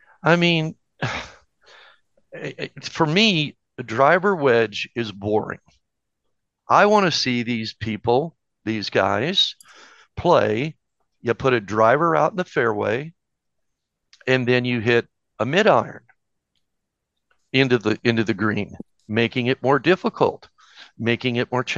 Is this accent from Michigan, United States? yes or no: yes; Detroit, Michigan, United States; born there; And of course, I'm born in Detroit. It's my hometown. Great friends there.